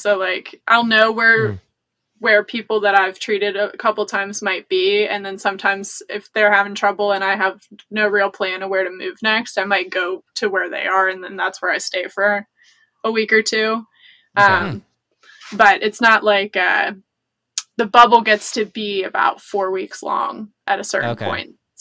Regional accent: Appalachia, United States; I grew up near the Appalachian Trail, so I had already heard of thru hiking

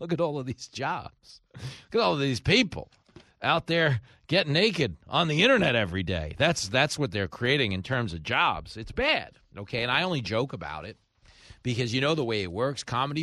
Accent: United States; to me, as someone who follows their elections as an American, the most shocking thing to me is that they were able to count all their votes in one day.

